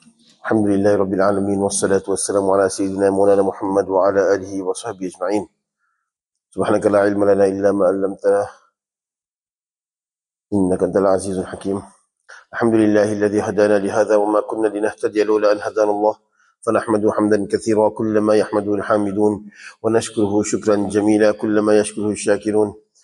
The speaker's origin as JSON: {"language": "English", "town": "Estcourt", "region": "KwaZulu-Natal", "country": "South Africa", "said": "I'm from Escort, not far from the Drakensberg"}